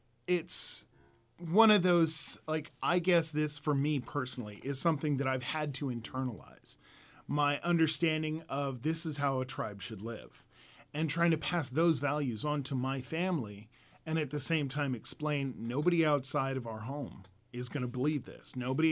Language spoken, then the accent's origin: English; Spokane, Washington, United States; My Native experience, I grew up around the Spokane area.